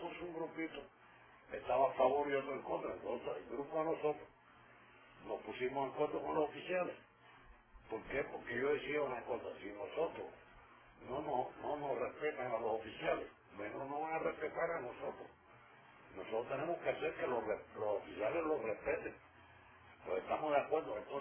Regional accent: Cuba; yo soy cubano algunas veces, no todas las veces.

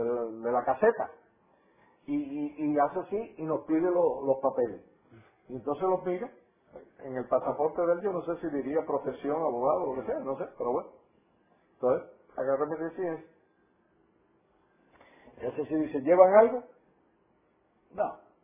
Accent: Mexico; No, yo no podía entrar como mexicano a Estados Unidos.

